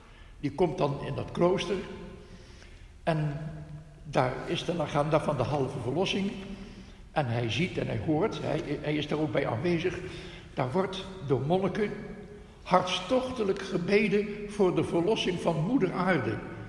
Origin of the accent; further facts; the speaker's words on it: Netherlands; Dat kunnen wij als Hollanders niet zo makkelijk, denk ik.